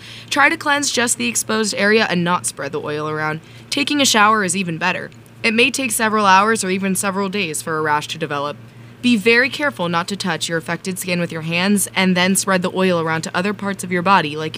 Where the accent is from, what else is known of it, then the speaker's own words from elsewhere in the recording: New York City, New York, United States; I'm from New York City, so I don't find myself rooting around too much.